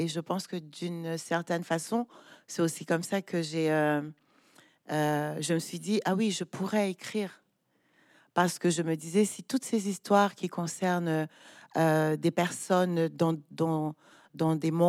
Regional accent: Douala, Littoral, Cameroon; J'ai grandi à Douala, je suis allée à l'école à Douala

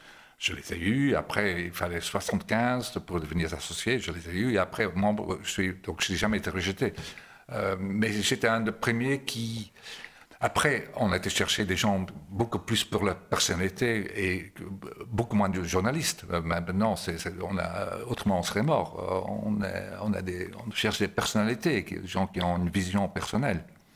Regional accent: Belgium; Donc, j'avais un rapport un peu compliqué avec mon pays natal, la Belgique

